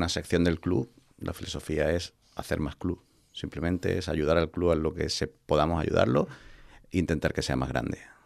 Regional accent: Spain; hablar como buenas españolas y intentar resolver el mundo

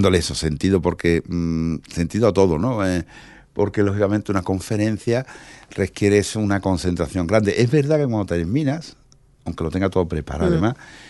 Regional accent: Andalusia, Spain; accent: Andalusian; cuando salgo de Andalucía, de nuestro rincón, mi deje andaluz se nota, obviamente, entonces pues hablo más lento.

